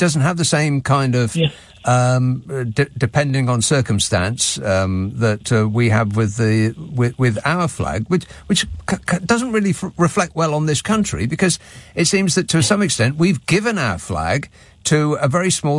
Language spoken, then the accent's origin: English; United Kingdom; But, you know, being British, I didn't want to draw attention to myself.